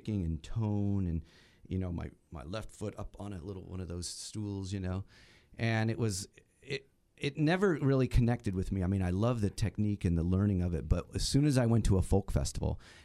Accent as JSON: {"language": "English", "town": "Randolph", "region": "Ohio", "country": "United States", "tie": "born there", "said": "I was born near Kent, Ohio. Randolph, Ohio."}